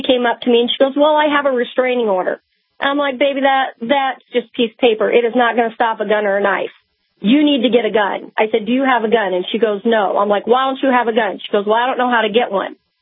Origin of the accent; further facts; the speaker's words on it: Omaha, Nebraska, United States; I'm from Omaha